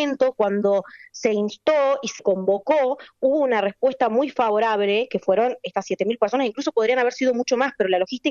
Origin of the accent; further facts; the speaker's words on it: Tierra del Fuego, Argentina; en donde los beneficiarios somos los fueguinos